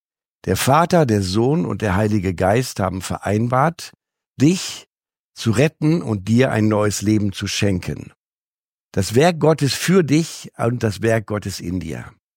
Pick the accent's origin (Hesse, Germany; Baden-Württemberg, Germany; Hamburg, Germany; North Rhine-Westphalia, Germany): Hamburg, Germany; ich komme aus Hamburg